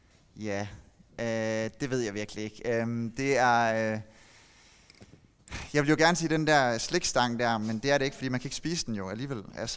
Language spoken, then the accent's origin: Danish; Bording, Central Denmark Region, Denmark; now in Gjern, Denmark; jeg er opvokset i Bording og er faktisk kommet her i huset.